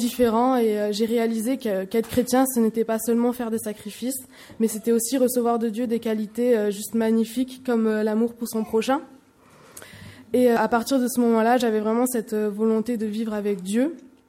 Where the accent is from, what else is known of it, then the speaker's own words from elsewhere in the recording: Nîmes, Occitanie, France; born there; J'ai 18 ans, je suis née à Nîmes et j'étudie actuellement à la faculté de droit de Clermont-Ferrand